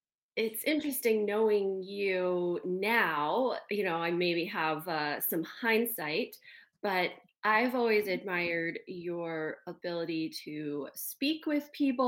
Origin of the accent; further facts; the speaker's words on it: Silver Spring, Maryland, United States; moved away as an adult; now in Phoenix, United States; I grew up in Silver Spring, Maryland, so